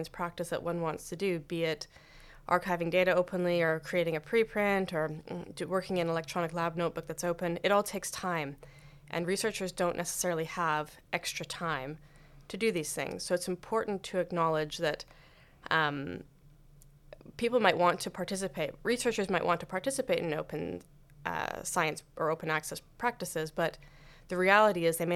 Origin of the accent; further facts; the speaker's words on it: Canada; moved away as an adult; also born or lived in Germany / South Africa; now in Norway; I am originally from Canada. I did my PhD in Canada about 15 years ago, I guess now.